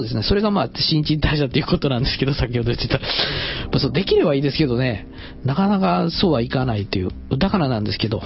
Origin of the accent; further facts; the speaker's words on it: Kansai, Japan; 私はまあ、幸い関西人なんで、何でもソースっていう。